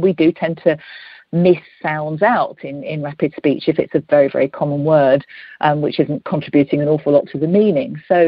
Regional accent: Thanet, South East England, United Kingdom; I grew up in Thanet, and we had Margate Lido

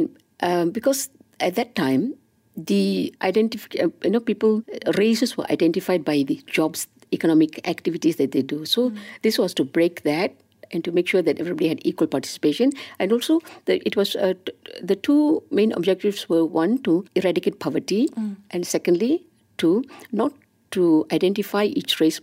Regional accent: Alor Setar, Kedah, Malaysia; I was growing up in Alostar, although I was born in Kuala Krapahang, I grew up in Alostar. And, you know, there we had a multiracial neighborhood

